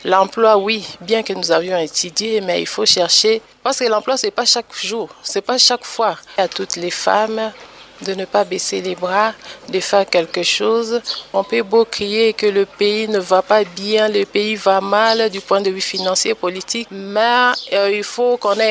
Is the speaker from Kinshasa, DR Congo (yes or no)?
yes; Kinshasa, DR Congo; je peux commencer à acheter des bijoux de chez moi, à Kinshasa.